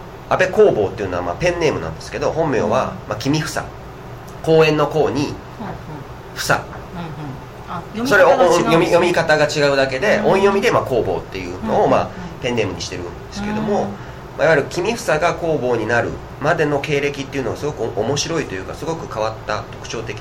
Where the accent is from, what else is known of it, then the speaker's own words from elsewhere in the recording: Kyoto, Japan; ずっと僕は京都生まれで京都育ちでっていうところで、あえてそのネガティブなことを言うと、やっぱ京都ってどうしても閉鎖的なところもある